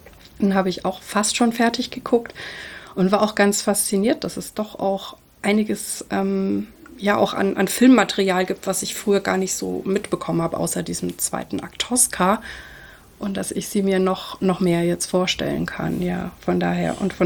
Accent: Bavaria, Germany; Also ich bin ja in Franken groß geworden

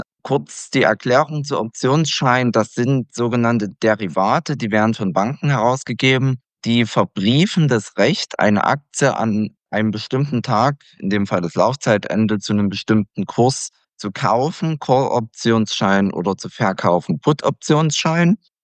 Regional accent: East Germany, Germany; now in Las Palmas de Gran Canaria, Spain; das Winterwetter in Deutschland, beziehungsweise in Ostdeutschland, wo ich herkomme, das ist nicht das Beste für mich gewesen.

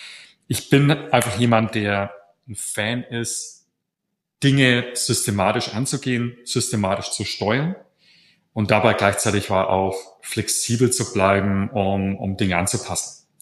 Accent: Nuremberg, Bavaria, Germany; Ich komme aus Nürnberg

